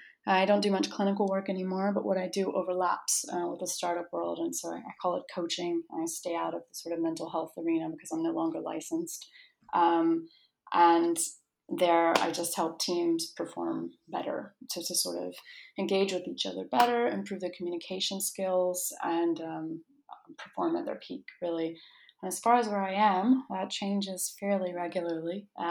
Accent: United States; I'm originally American. I was a clinical psychologist for several years in New York City with families and children.

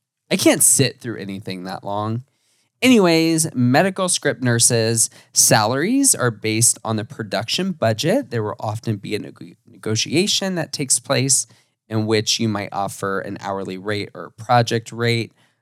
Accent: Florida, United States; Like film set medic, like I'm from Florida, I would never hear about that.

